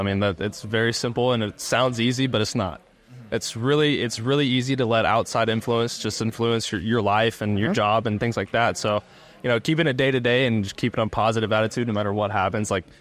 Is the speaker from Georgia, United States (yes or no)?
yes; Georgia, United States; I saw, you know, a lot of Braves cards because I'm from Georgia.